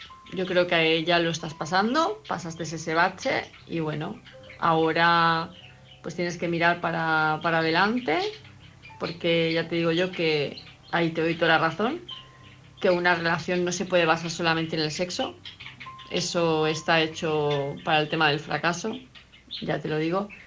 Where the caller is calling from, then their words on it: Palma de Mallorca, Balearic Islands, Spain; de Palma de Mallorca